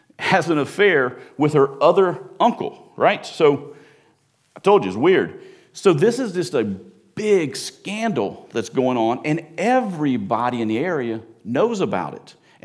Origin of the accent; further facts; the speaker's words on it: the South, United States; I mean, I grew up in the South, and we didn't do this kind of stuff in the South, okay?